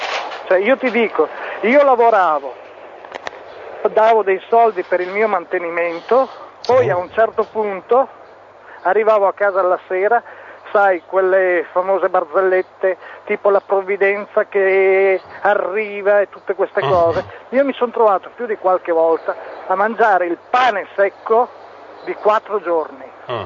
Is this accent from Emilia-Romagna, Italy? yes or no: no; Vicenza, Veneto, Italy; moved away; io di origine sono vicentino, mi sono trovato per vari motivi dover andare a Bologna.